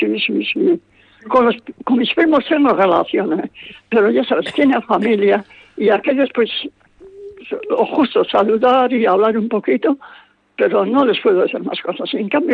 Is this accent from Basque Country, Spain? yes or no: yes; Elgoibar, Basque Country, Spain; No, soy de Elgoibar, Guipúzcoa.